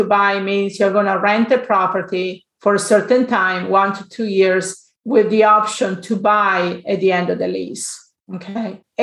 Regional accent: Italy; English is a second language; moved away as an adult; now in United States; Actually, originally, I'm from Italy, so if you wonder about my accent, and I came to the United States in 1985.

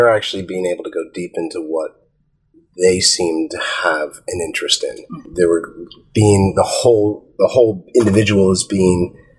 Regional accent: New Jersey, United States; look, I grew up in North Jersey.

